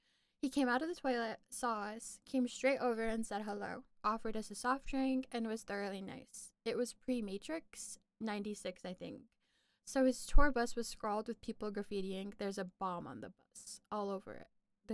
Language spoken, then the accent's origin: English; Nashville, Tennessee, United States; I'm from Nashville, and she was, of course, a legend.